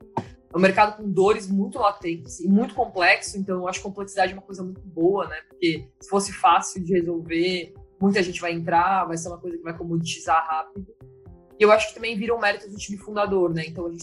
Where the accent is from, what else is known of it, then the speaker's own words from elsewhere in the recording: Brazil; né, sou filha de mãe brasileira e pai inglês, mas fui nascida e criada aqui no Brasil.